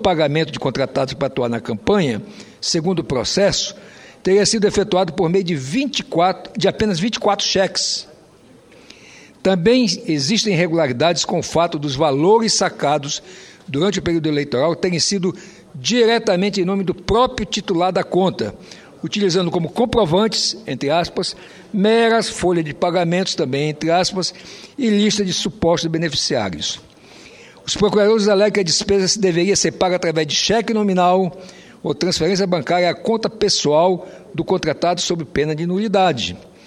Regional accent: Roraima, Brazil; born there; eu que nasci em Roraima, mas filho de um cearense que foi para lá para trabalhar e viver lá, neto de paraibanos que também foram para lá

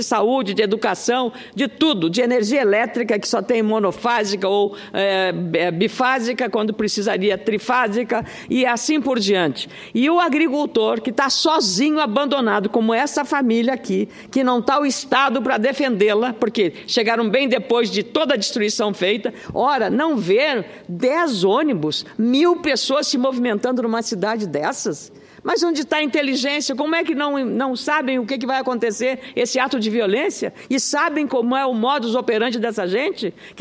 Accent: Rio Grande do Sul, Brazil; lá no meu estado, Rio Grande do Sul

